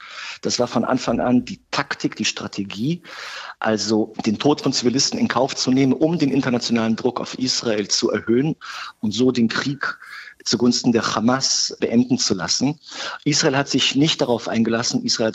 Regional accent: Berlin, Germany; ich bin teilweise in Berlin aufgewachsen, noch in den 80er Jahren und in den 90er Jahren habe ich in Berlin studiert. Dann wurde ich Rabbiner. Ich bin 52 Jahre alt.

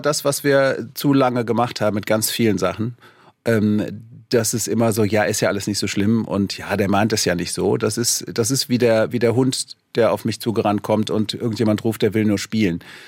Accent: Cologne, North Rhine-Westphalia, Germany; kann man nicht verleugnen, wo man herkommt. Ich komme aus Köln.

